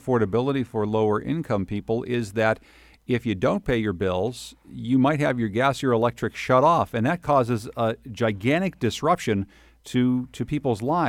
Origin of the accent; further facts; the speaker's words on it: Connecticut, United States; like my home state of Connecticut, have both high bills and high rates